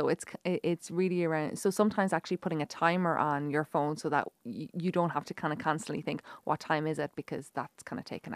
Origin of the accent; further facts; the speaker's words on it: Ireland; So I actually have to say I'm very proud of Ireland and being Irish.